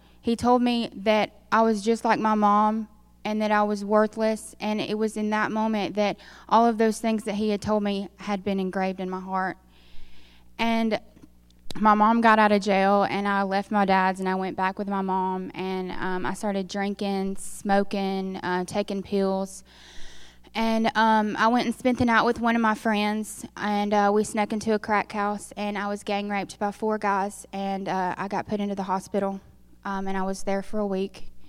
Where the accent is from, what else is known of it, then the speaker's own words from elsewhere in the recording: Coleman, Alabama, United States; I'm from Coleman, Alabama, and if you don't know where that is a very country city in Alabama.